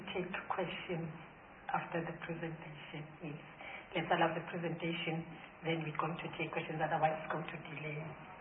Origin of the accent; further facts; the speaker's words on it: South Africa; I'm a South African born and bred.